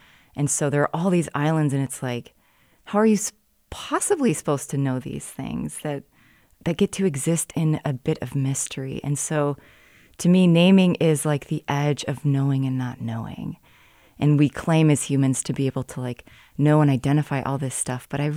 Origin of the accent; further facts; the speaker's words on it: Alaska, United States; growing up in Southeast Alaska, naming was brought early to me.